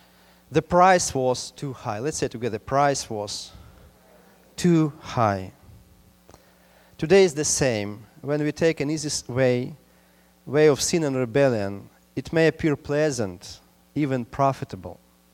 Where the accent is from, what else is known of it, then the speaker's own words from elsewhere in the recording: Ukraine; English is a second language; I know who is Lenin, who was Lenin, so I came from Ukraine.